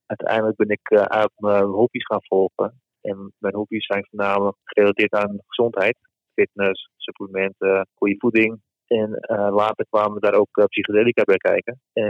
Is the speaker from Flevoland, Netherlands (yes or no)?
no; Muiden, North Holland, Netherlands; born there; Ik ben 37 jaar. Ik ben geboren in Muiden.